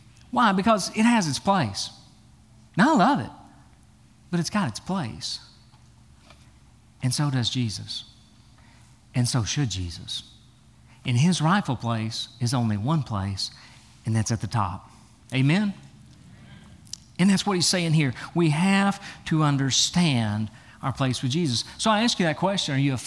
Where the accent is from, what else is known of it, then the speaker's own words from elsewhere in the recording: Tennessee, United States; But I'm from Tennessee.